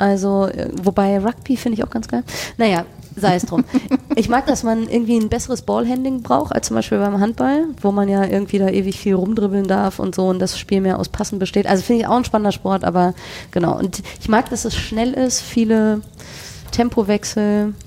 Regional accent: West Germany, Germany; ich komme ja aus dem Westen.

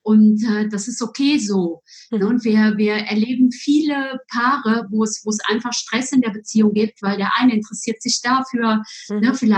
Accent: North Rhine-Westphalia, Germany; Also ich komme aus dem Rheinland und war einfach nur ein Jahr in Bielefeld.

